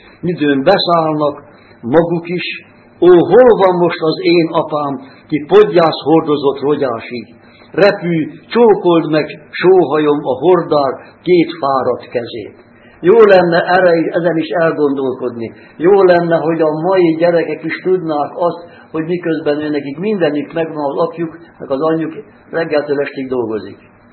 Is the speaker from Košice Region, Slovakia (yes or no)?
yes; Košice, Košice Region, Slovakia; Kassaiak vagyunk mi is. Én úgy születtem negyediknek, hogy édesanyám a marhavagomba szoptatott.